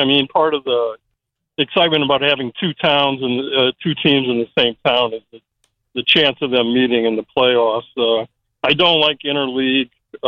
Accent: Midwest, United States; I'm 72, and I've lived through a lot of realignments. I'm on the East Coast now, but I grew up in the Midwest, lifelong Cubs fan.

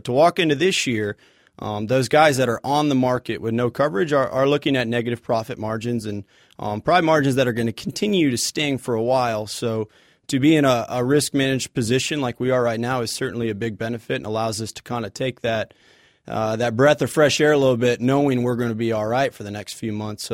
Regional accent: Michigan, United States; So I grew up northern Michigan, a couple hours north of Grand Rapids, hour south of Traverse City for those who like to vacation that way.

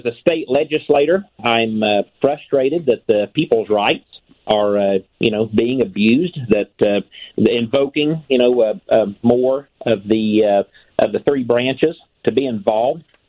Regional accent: Louisville, Illinois, United States; Xenia is my home address, but Louisville, spelt like Louisville, is actually my hometown. That's where my office is at in the county seat for Clay County.

